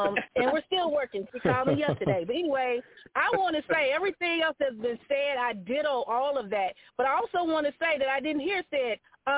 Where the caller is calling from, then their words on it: Peoria, Illinois, United States; from Peoria, Illinois, co-chair.